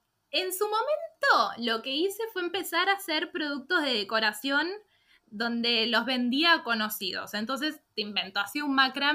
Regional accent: Buenos Aires, Argentina; moved away as an adult; also born or lived in France; yo en realidad soy argentina, de Buenos Aires, estudié y me recibí de maestra jardinera.

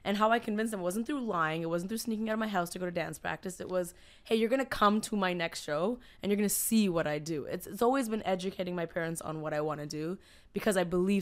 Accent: Toronto, Ontario, Canada; moved away as an adult; now in Los Angeles, United States; I was born in Toronto, Canada.

